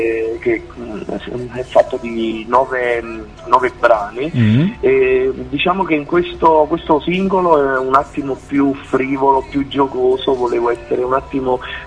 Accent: Campania, Italy; perché io vengo dalla Campania, da Sannio

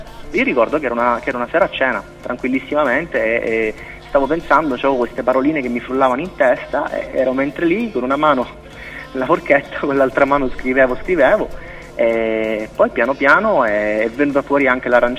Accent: Messina, Sicily, Italy; also born or lived in Pisa; now in Bologna, Italy; momento vivo a Bologna, dico in questo momento perché di città ne ho cambiata qualcuna, nel senso io sono originario di Messina, sono siciliano, però sono stato diversi anni a Pisa e sono da 10 anni ormai che vivo a Bologna

